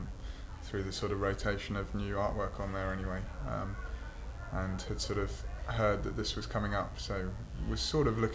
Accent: London, United Kingdom; I'm 26 and I'm from London.

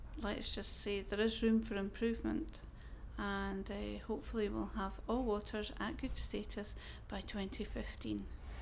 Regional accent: Dunfermline, Scotland, United Kingdom; also born or lived in St Andrews; now in Edinburgh, United Kingdom; No, I'm from Dunfermline in Fife, and I've also lived in St Andrews.

